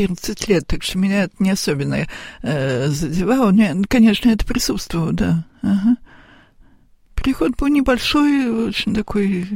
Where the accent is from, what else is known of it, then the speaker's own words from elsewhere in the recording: Paris, Île-de-France, France; я сама выросла в Париже, в том же самом храме, кстати, где Владыка воцерковился.